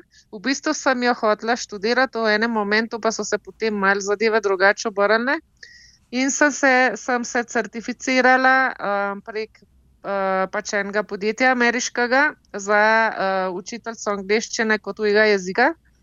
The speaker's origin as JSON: {"language": "Slovenian", "town": "Ljubljana", "region": "Central Slovenia", "country": "Slovenia", "tie": "born or raised there", "also_born_or_lived": "Kamnik", "said": "Ja, jaz sem rojena v Ljubljani, kot velik slovenskih otrok, sem se pa že v Sloveniji ogromno selila. Najprej sem se selila z očetom pa z mamo iz Valburge v Kamnik, pa s tam v Blagovco"}